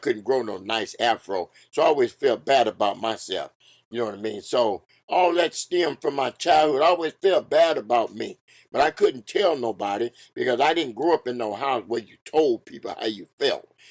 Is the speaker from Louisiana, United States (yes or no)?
yes; New Orleans, Louisiana, United States; I come from Louisiana. I'm originally from Louisiana, the mean streets of New Orleans, Louisiana.